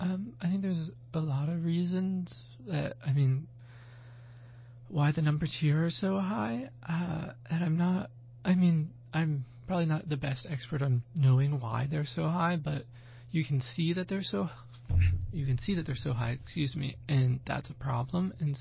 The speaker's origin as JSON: {"language": "English", "region": "Kentucky", "country": "United States", "said": "And so I'm from Kentucky and it's a pretty big deal."}